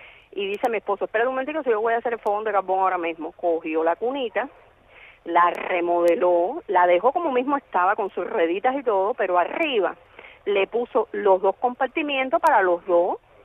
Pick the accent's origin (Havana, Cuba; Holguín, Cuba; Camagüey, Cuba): Havana, Cuba; yo soy de La Habana